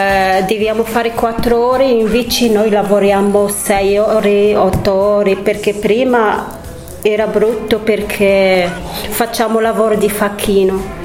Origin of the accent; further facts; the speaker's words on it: Morocco; Italian is a second language; now in Italy; vengo dal Marocco.